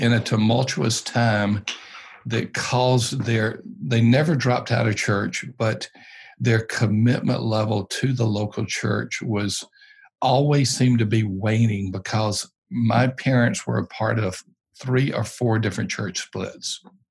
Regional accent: Union Springs, Alabama, United States; The place where I was born and raised, a little town called Union Springs, and Union Springs is at kind of a point between Selma, Alabama, Tuskegee, Alabama, and Montgomery, Alabama

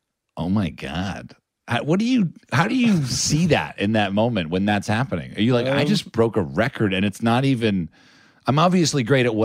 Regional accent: United States; maybe that's just me being an American

